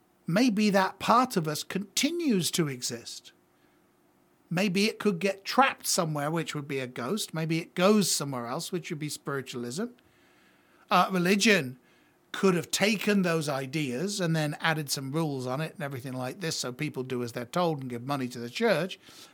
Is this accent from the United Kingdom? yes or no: yes; United Kingdom; it affects all of us Brits, and I'm a Brit.